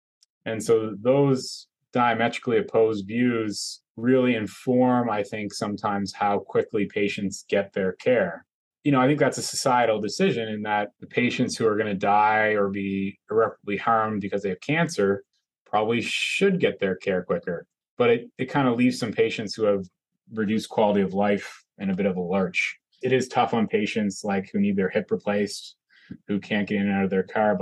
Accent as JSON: {"language": "English", "region": "East Coast", "country": "Canada", "tie": "born there", "said": "I'm Canadian. I was born on the East Coast of Canada, although I did all my medical training in Ontario."}